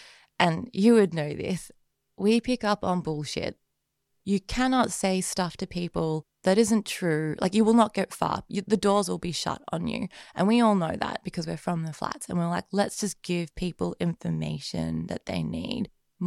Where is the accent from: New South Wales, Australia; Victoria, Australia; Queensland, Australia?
Victoria, Australia; Carlton; Growing up in Carlton fundamentally has shaped who I am today, and I think it'll continue to shape me for the rest of my life. Born and raised in the Carlton Estate